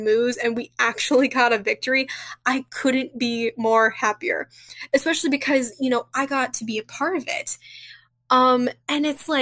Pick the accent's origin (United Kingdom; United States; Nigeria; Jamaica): Nigeria; I am Nigerian.